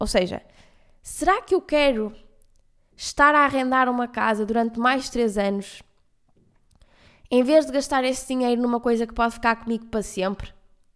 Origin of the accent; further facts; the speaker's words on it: Porto, Portugal; now in Lisbon, Portugal; eu mudei de casa em 2018, eu vim do Porto para Lisboa e estou desde essa altura a pagar uma renda em Lisboa